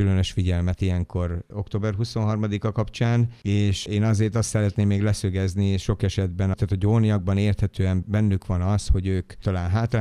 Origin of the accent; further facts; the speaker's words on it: Sári, Pest, Hungary; én ugyanis Sáriban születtem, Sáriban nőttem fel, és erős a sári kötődésem.